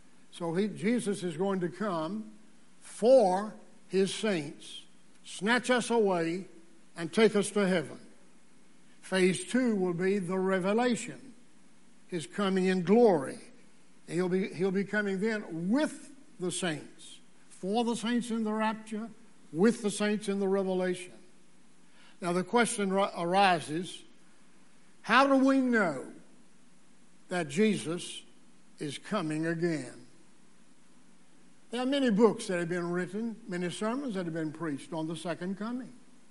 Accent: Danville, Virginia, United States; One of his meetings was held in my hometown, Danville, Virginia, when my stepmother was just a 12 or 13, 14-year-old girl.

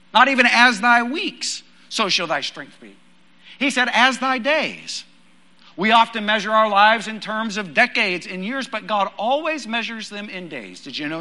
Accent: Texas, United States; And I grew up in West Texas, and no doubt, I'm not joking, there was a guy I knew who called his girlfriend my little supreme burrito.

